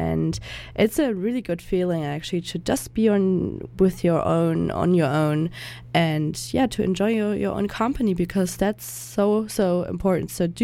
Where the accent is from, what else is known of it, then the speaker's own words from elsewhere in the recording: Germany; English is a second language; now in Canada; So I'm from Germany, I'm an intern here at CJSF